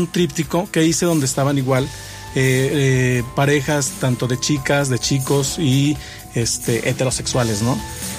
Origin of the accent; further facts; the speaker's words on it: San Luis Potosí, Mexico; also born or lived in Zacatecas / Monterrey; Yo nací en Zacatecas, pero soy potosino desde los 2 años. Yo empecé a hacer me fui a vivir un tiempo a Monterrey.